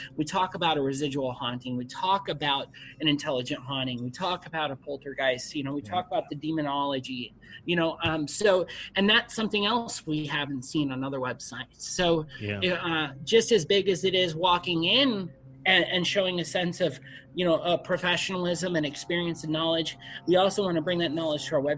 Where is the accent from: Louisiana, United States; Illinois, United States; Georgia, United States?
Illinois, United States; Rockford; Three of us were from born and raised in Rockford, Illinois